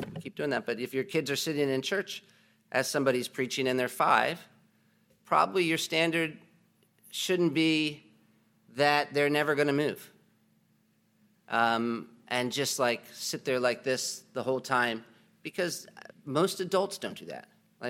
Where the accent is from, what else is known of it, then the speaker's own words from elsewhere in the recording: United States; when I'm in a foreign airport, I'm like, wow, I am such an American.